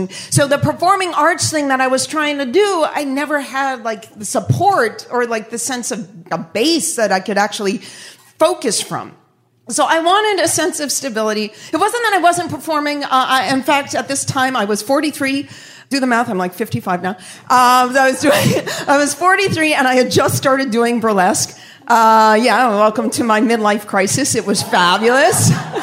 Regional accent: Boston, Massachusetts, United States; I'm from Boston. I move here, burlesque.

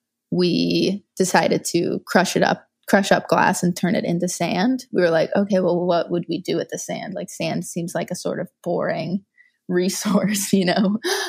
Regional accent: Louisiana, United States; I grew up in Louisiana without access to recycling, without the knowledge of why it was even important, what it meant.

